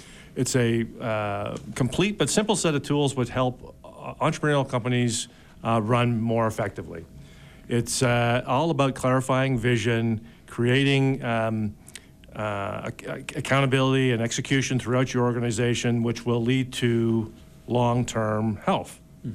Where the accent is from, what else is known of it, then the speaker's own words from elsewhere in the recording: Canada; also born or lived in Dallas, United States; Sure. So, originally, I'm from Canada.